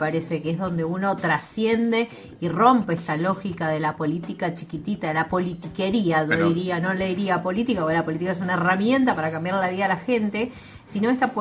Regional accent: Mendoza, Argentina; Yo como mendocina

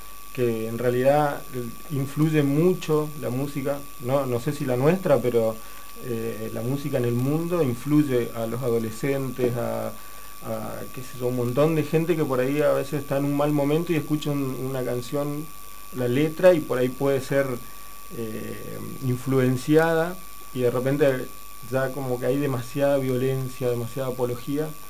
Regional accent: Argentina; estamos ahí dando manotazos de ahogado como argentinos

